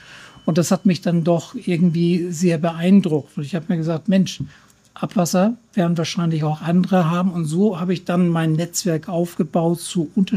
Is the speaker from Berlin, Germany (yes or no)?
no; Hamburg, Germany; hier in meiner Heimatstadt Hamburg und auch meiner Lieblingsstadt Hamburg